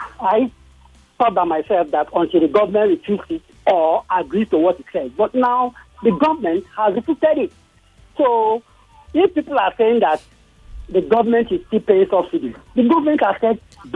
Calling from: Ikotun, Lagos, Nigeria; I'm calling from Abanoja in Ikotun.

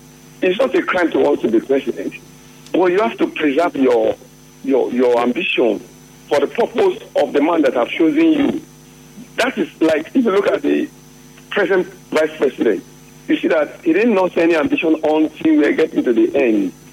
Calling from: Port Harcourt, Rivers, Nigeria; I'm calling from Port Harcourt.

